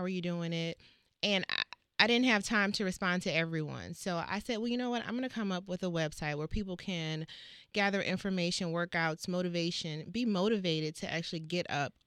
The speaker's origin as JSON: {"language": "English", "town": "New Orleans", "region": "Louisiana", "country": "United States", "said": "I'm originally from New Orleans."}